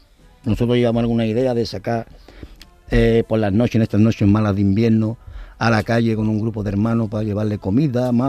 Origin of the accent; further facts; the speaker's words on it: Seville, Andalusia, Spain; yo soy de Triana, yo soy de la calle Pureza.